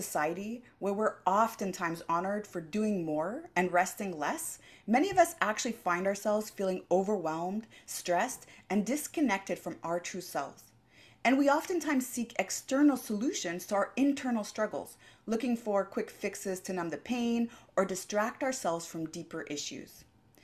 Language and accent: English; Saudi Arabia; John and I actually share our experiences growing up in Saudi Arabia